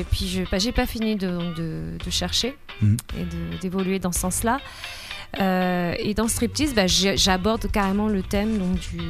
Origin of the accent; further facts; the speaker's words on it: France; parce que bah voilà, je suis française.